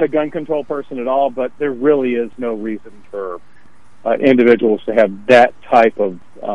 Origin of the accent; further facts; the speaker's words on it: the South, United States; keep in mind that I grew up in the South, so do not judge